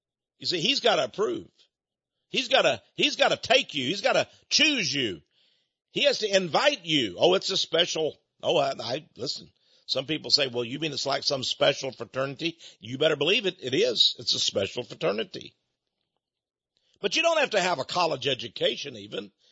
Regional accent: Texas, United States; now in Austin, United States; I was raised in East Texas. I went in the Air Force, went all over the world, but I came back to Texas. I'm in the capital of Texas now.

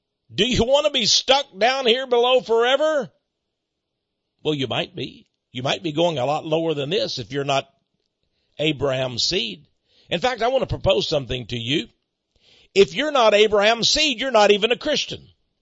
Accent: Texas, United States; Give it to the Texans. I'm a Texan. I want Israel.

